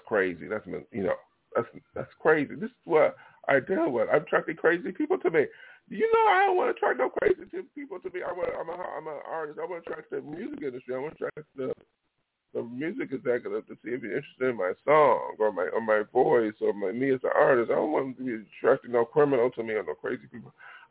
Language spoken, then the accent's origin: English; Buffalo, New York, United States; now in Los Angeles, United States; And when I came from Buffalo, New York, to be an artist out here in Hollywood to make my dreams come true